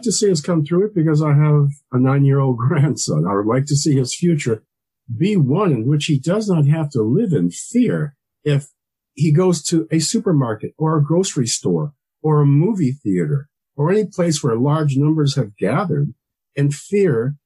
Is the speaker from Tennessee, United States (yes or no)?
no; Evanston, Illinois, United States; I remember his presence in Chicago, because I grew up in Evanston, Illinois, a suburb of Chicago.